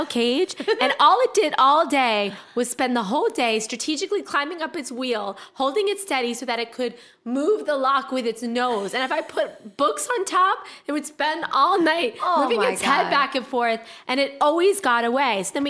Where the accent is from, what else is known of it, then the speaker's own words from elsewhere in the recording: Washington, District of Columbia, United States; I grew up in DC.